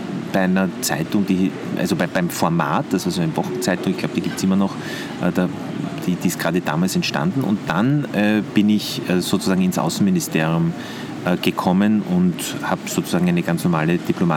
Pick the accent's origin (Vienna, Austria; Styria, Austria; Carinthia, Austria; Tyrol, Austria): Vienna, Austria; Und meine Familie ist sozusagen eine burgenländische Familie. Meine Eltern haben aber damals schon in Wien gewohnt. Und ich bin dann in Wien aufgewachsen, in die Schule gegangen. und habe auch studiert in Wien